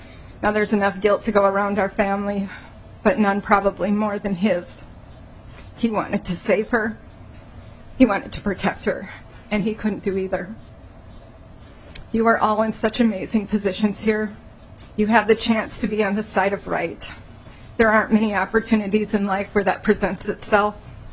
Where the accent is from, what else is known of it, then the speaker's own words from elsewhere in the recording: Montevideo, Minnesota, United States; I'm from Montevideo. Anybody know where Montevideo is? About 125 miles west of here. It's an extremely nice, peaceful prairie community with just over 5,000 residents.